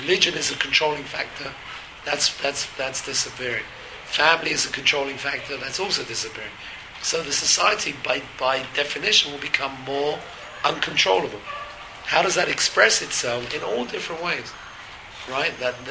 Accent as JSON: {"language": "English", "region": "England", "country": "United Kingdom", "moved": "as an adult", "said": "I come from England, where religion and state is bound up, literally hand in hand."}